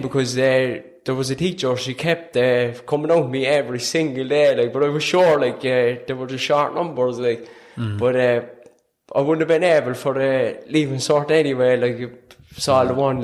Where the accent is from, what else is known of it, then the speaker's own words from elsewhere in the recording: Ballincollig, County Cork, Ireland; 23, from Ballincollig. Same as you, like, my dad, he's from Derry, from Craigan up there, so...